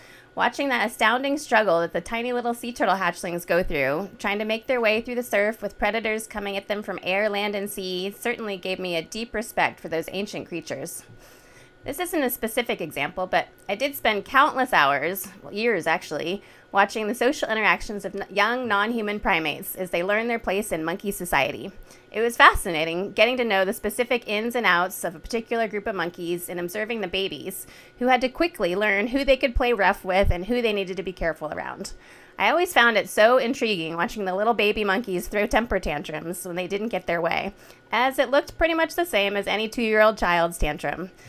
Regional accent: California, United States; I grew up in the East Bay near the Lindsay Wildlife Museum and the Lawrence Hall of Science

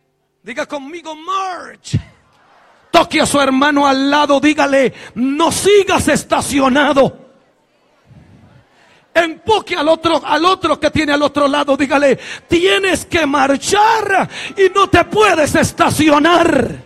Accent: Costa Rica; born there; Nací en Costa Rica, pero me siento borincano.

